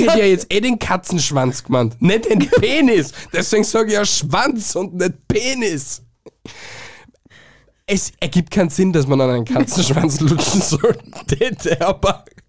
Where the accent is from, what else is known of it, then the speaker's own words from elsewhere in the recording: Austria; Es gibt ein paar Semmel und ein paar Brotdinger da bei uns in Österreich.